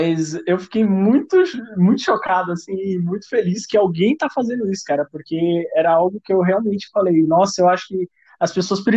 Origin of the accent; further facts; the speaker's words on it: São Paulo, Brazil; eu sou de São Paulo, mas eu gosto bastante de uns gauchismos